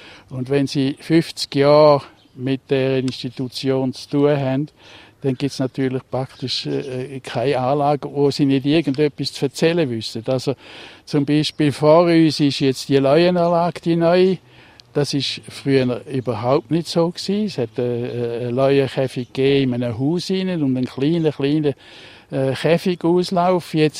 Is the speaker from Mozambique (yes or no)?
no; Mammern, Thurgau, Switzerland; also born or lived in Kreuzlingen; Ich bin in Mammeren aufgewachsen, Mammeren am Untersee.